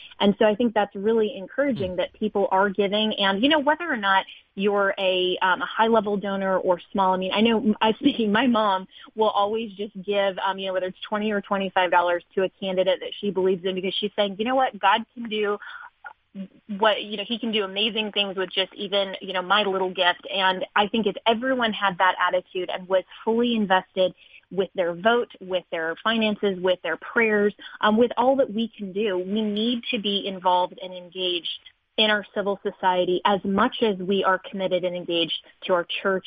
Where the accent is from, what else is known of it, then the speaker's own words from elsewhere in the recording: Colorado, United States; That started in my home state of Colorado with a baker who had no idea that that was going to end up being his legacy.